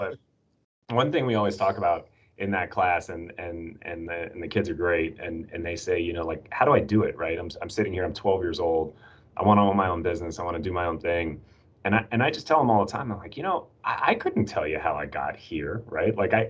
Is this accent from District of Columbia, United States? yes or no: yes; Washington, District of Columbia, United States; born there; I grew up, I was born in Washington, D.C., actually. My mom was in the Army. So I was born at the medical center here, which has now been torn down, but I live very close to it.